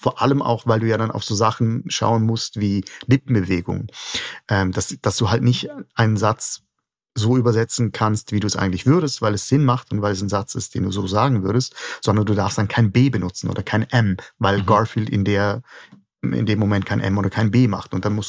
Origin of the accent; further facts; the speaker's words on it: Schaffhausen, Switzerland; accent: Eastern Swiss German dialect; Ich bin Schaffhauser, ich rede Ostschweizer Dialekt, das ist ein bisschen so das Sächsisch der Schweiz.